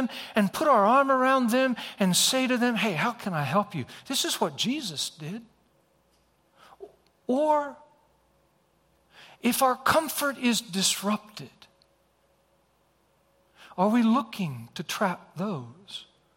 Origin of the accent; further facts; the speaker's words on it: United States; I'm an American. I'm a citizen.